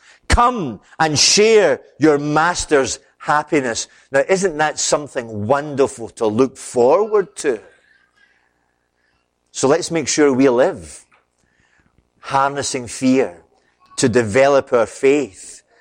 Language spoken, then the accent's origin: English; Glasgow, Scotland, United Kingdom; And being a Glaswegian, I get very aggressive towards people like that.